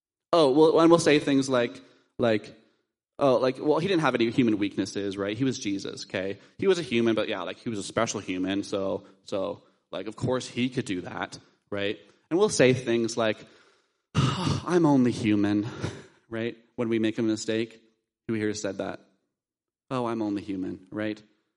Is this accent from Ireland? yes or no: no; Dunnville, Ontario, Canada; Maybe you're even thinking of my hometown of Dunville. Can anything good come from Dunville?